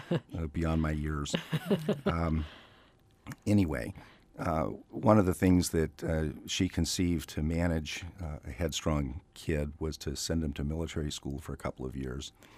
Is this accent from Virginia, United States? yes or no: yes; Yorktown, Virginia, United States; As a result of me growing up in Yorktown and the park there, when I was in high school, one of the jobs I had was to work for the park as a high school student in the summer